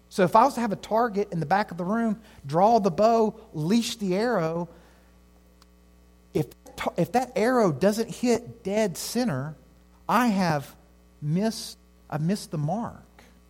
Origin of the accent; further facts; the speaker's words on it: Tennessee, United States; I grew up in East Tennessee, so church culture is a part of that.